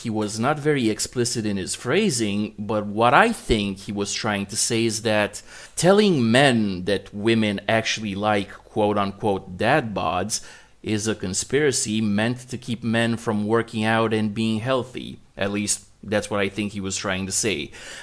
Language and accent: English; Romania; English is a second language; I'm Romanian. I was born in Romania. I live in Romania. I look like a native, undiversified Romanian, just like 99% of the population of Romania does. And the only times I ever left my country was as a tourist.